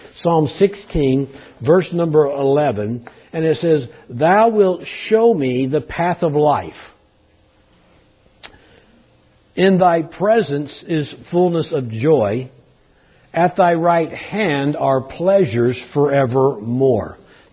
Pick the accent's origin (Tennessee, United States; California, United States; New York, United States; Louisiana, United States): California, United States; I mean, I was born and raised in California, planned to stay in California all my life.